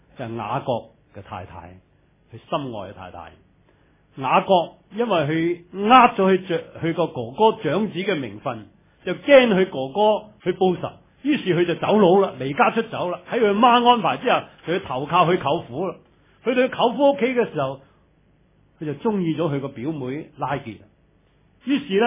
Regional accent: Hong Kong; accent: Hong Kong Cantonese; 我講嗰啲係 即係土地香港話

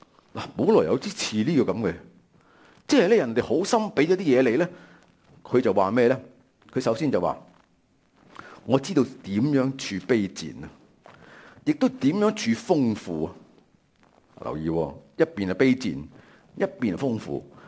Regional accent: Macau; 我呢就在我是澳门出世的，所以我是澳门人。

